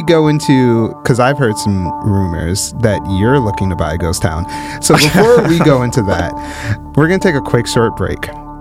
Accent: Midwest, United States; because I am from the Midwest and, you know, the Rust Belt is very close.

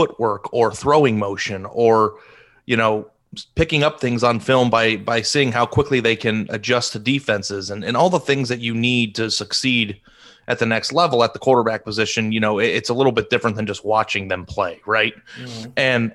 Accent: Phoenix, Arizona, United States; now in Dallas, United States; And then I'm from Phoenix.

